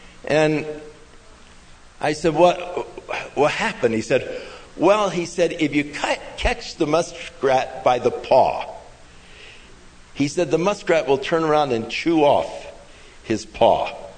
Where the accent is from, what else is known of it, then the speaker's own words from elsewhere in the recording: California, United States; I was born in California, grew up in California, and I wanted to see the rest of the United States.